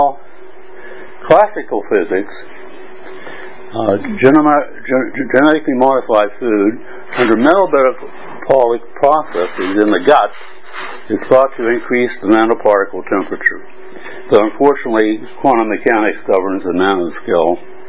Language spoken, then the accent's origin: English; United States; now in Berlin, Germany; I'm an American. I'm living in Berlin and Hong Kong, back and forth.